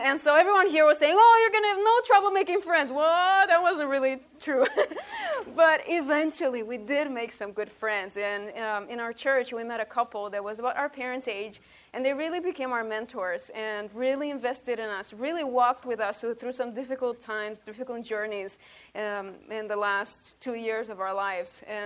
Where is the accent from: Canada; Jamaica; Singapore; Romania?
Romania; English is a second language; moved away as an adult; now in United States; and I'm originally from Romania.